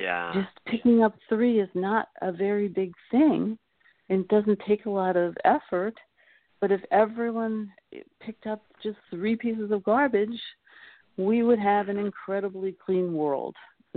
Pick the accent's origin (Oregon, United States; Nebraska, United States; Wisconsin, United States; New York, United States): New York, United States; Seaford; I grew up on Long Island, Seaford, Long Island.